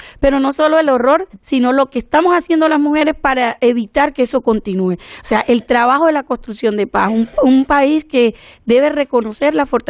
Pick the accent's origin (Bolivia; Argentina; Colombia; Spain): Colombia; Yo vengo de una zona de Montes de María donde ocurrieron 4.172 homicidios en 10 años y 157 masacres.